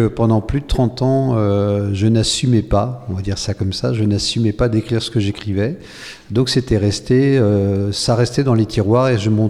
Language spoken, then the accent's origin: French; Le Mans, Pays de la Loire, France; born there; je suis originaire du Mans. Enfin, je suis né au Mans, donc je suis un Sartois pur souche.